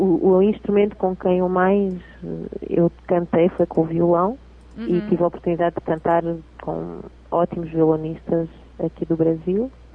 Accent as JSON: {"language": "Portuguese", "country": "Portugal", "accent": "Portuguese", "said": "portuguesa que sou eu cantando as canções brasileiras. Acho que essa é que é a grande questão, que é o sotaque e todo esse... tudo que traz o sotaque de Portugal, né?"}